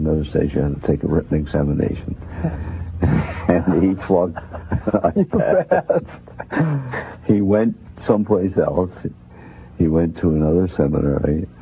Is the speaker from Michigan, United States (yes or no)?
no; Pennsylvania, United States; I grew up in Pennsylvania.